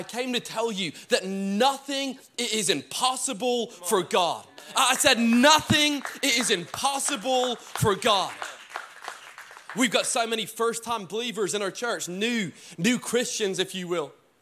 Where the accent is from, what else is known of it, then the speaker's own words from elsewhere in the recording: Scotland, United Kingdom; now in Texas, United States; But all joking aside, from Scotland, and then we moved to Texas.